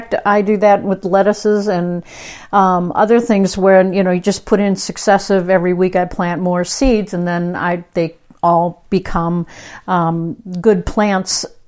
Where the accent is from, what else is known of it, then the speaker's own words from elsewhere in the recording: Midwest, United States; now in Southern California, United States; even though I grew up in the Midwest, as people that have heard my show before know, I always talk about that.